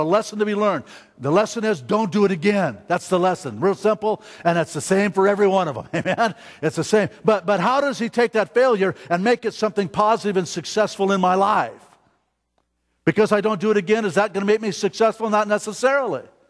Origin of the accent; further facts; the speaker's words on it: Nevada, United States; You got to remember, I came from Nevada, folks. There's danger on every corner in Nevada.